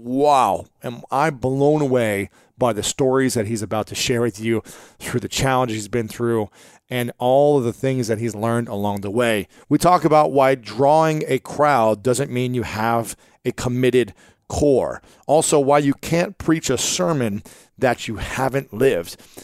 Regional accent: Ohio, United States; That's right. You guys know I'm from Ohio, so this is going to be a fun one for me.

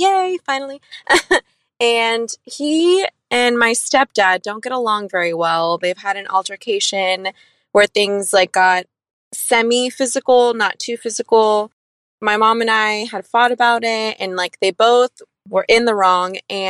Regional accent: Dallas, Texas, United States; I am 26 years old. I'm from Dallas, Texas.

